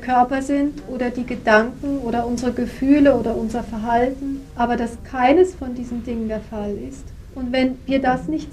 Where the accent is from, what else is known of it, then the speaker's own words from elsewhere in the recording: England, United Kingdom; als ich als Kind in England aufgewachsen bin